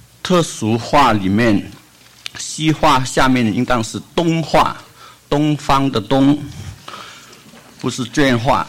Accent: Hong Kong; also born or lived in Liuzhou, China; 我是中国大陆出生的，在香港长大。我生在广西柳州，就是棺材木很出名的地方。

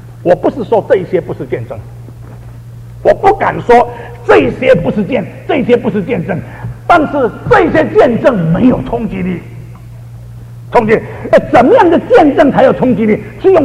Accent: Singapore; 霍牧师知道我是新加坡人。

